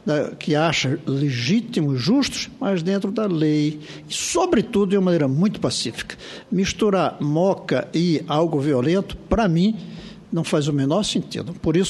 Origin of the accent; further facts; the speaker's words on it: Recife, Pernambuco, Brazil; now in Brasília, Brazil; A casa onde eu nasci e morei em Recife